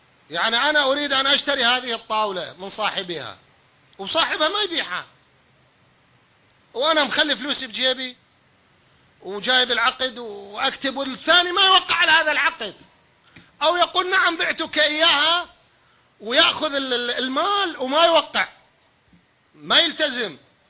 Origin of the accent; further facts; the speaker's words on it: Iraq; أنا ابن العراق الجريح